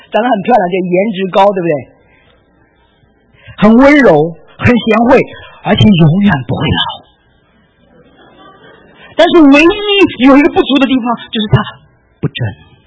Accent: China; 你知道我们中国人有一个特点是什么呢？

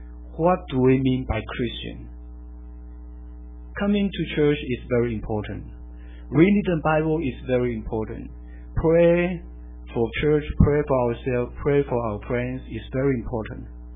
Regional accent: Malaysia; I mean, I'm from Malaysia, so it's nothing new to me.

